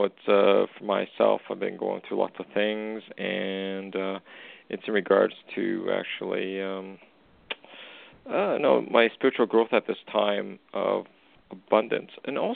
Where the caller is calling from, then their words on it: Western Canada, Canada; I'm calling from Western Canada.